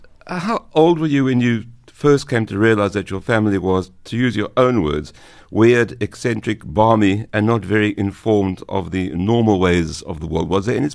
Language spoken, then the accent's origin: English; Johannesburg, Gauteng, South Africa; I grew up on the West Rand of Johannesburg, extremely different in a small kind of very small Jewish community